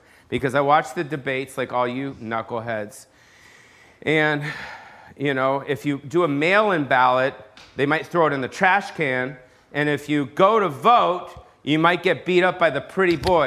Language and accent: English; Beverly Hills, California, United States; So those are some of the growing up in Beverly Hills and kind of seeing that.